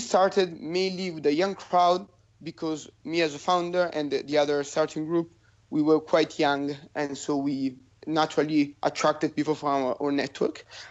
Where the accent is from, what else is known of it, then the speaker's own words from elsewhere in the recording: Italy; English is a second language; So I grew up as an Italian in a European context.